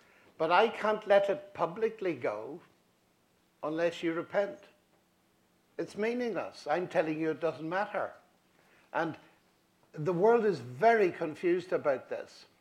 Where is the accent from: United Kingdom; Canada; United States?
United Kingdom; Northern Ireland; I come from Northern Ireland